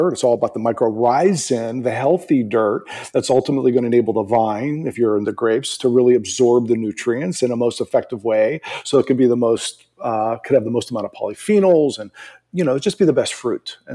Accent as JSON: {"language": "English", "region": "East Coast", "country": "United States", "said": "You know, I'm originally from the East Coast."}